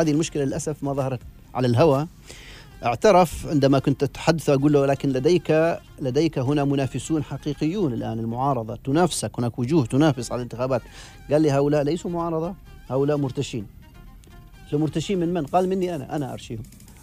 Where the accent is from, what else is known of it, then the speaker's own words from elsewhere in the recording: Oman; يعني لأنه هو يعرف أن أنا عماني